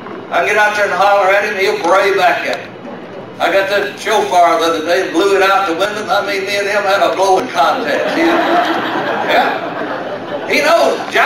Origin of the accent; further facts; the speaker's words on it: Baltimore, Maryland, United States; Because folks, I'm from Baltimore.